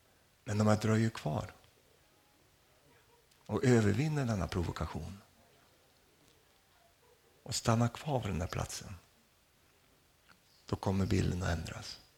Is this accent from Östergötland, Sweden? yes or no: no; Finnerödja, Örebro County, Sweden; Och vi växte upp här borta i Finnrödiga.